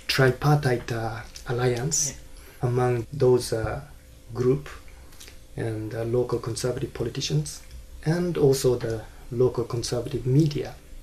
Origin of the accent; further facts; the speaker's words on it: Hiroshima, Japan; And I was born in Hiroshima Prefecture and brought up here.